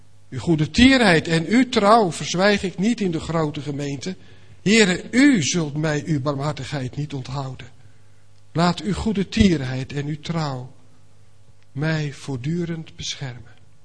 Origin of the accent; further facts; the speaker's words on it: Nunspeet, Gelderland, Netherlands; ik kom uit Nunspeet, maar dat wisten velen van u wel.